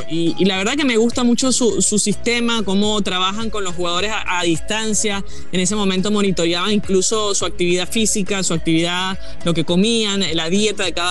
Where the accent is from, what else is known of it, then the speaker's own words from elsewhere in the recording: Venezuela; para nosotros como obviamente como venezolanos